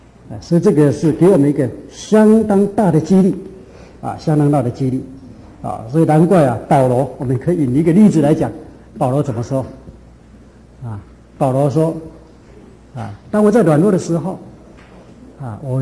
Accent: China; 我们中国人孟子有一句话是怎么样啊？

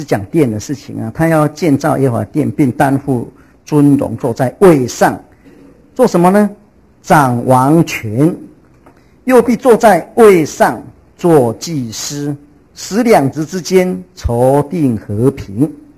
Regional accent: Taiwan; moved away; 其实我已经出国很久，我已经出国24年了，所以距离很有一点距离。所以我有时候我回来，我是台湾人啊

